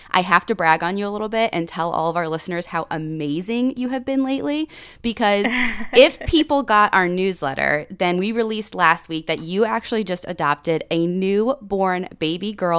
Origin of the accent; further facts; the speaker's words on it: Midwest, United States; we're from Middle America, and I really had no idea about the plights of the Indigenous people in Canada